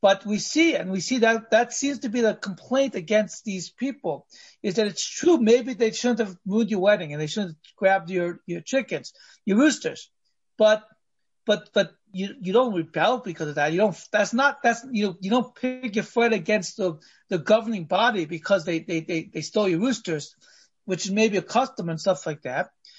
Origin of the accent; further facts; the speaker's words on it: California, United States; I had the merit of going through a few earthquakes growing up in California.